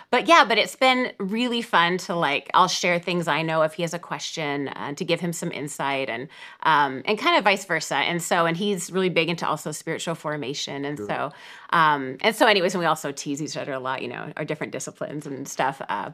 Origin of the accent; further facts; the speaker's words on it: Napa, California, United States; So I'm from Napa, California. So grew up there in the Bay Area.